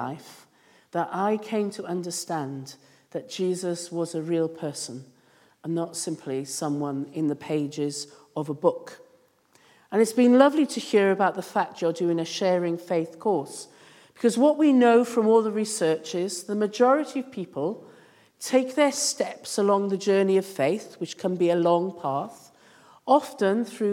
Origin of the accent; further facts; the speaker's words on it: Wales, United Kingdom; I'm Welsh.